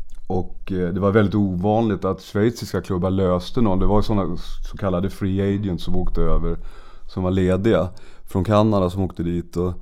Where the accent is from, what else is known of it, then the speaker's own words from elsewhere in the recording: Sweden; Men här kom man då som svensk och skulle spela för laget mera.